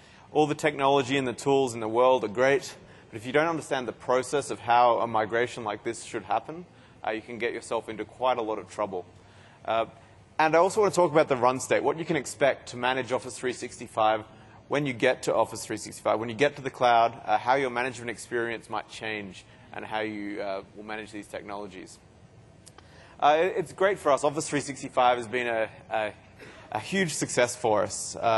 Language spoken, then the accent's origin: English; Australia; accent: Australian; moved away as an adult; also born or lived in Seattle; now in United States; You can probably tell by my accent, I'm an Australian. I'm living in Seattle, now in Europe, you know, so I'm very time zone confused, if you like.